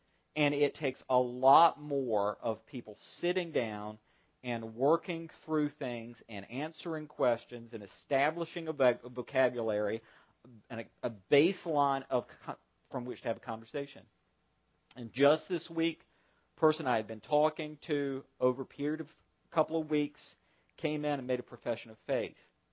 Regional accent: Bible Belt, United States; And I know I grew up in the Bible Belt.

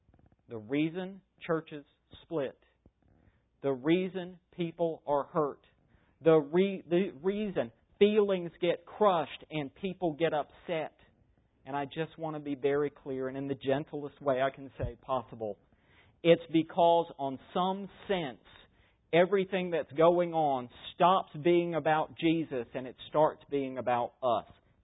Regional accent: Calabash, North Carolina, United States; By the way, I am from North Carolina. Calabash, North Carolina.

